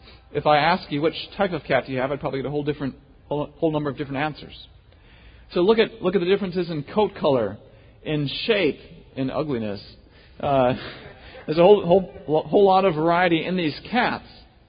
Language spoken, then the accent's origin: English; Wisconsin, United States; now in Dallas, United States; I'm from Wisconsin.